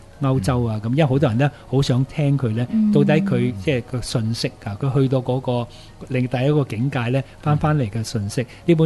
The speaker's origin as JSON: {"language": "Cantonese", "country": "Hong Kong", "tie": "born or raised there", "said": "因為我哋印度嘅風俗啦，咁我喺香港長大，西方嘅文化。"}